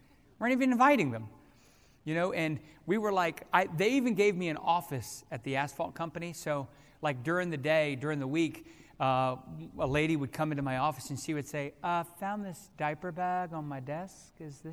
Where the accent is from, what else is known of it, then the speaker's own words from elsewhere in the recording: Fairfax, United States; I'm from Fairfax, but at the time we were up pastoring in Massachusetts.